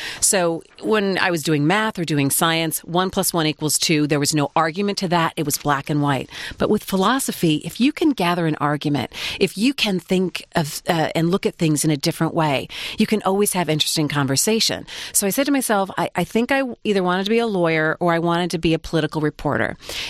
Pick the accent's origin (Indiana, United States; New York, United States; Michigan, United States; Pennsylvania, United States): Michigan, United States; Troy; I grew up in Southeast Michigan. I grew up in Troy, and I never thought that I would end up in the same place that I grew up.